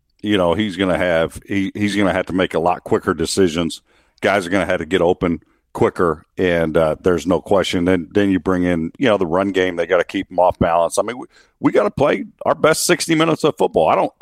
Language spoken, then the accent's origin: English; California, United States; man, I'm from California. We've dealt with earthquakes.